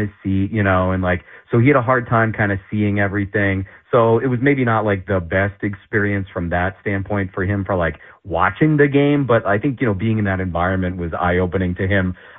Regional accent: Florida, United States; like I grew up in South Florida. I went to the University of Miami.

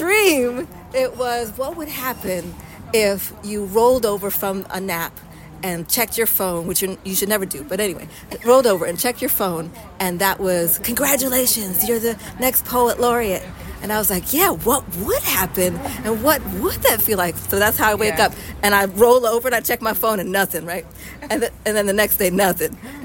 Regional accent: Philadelphia, Pennsylvania, United States; But Philly has always been, you know, it is home, right? I grew up in Southwest.

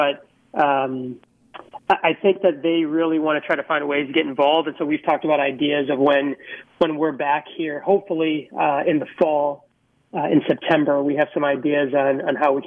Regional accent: Minneapolis, Minnesota, United States; And, you know, I grew up in Minneapolis, this is home. And I'm so proud of being here.

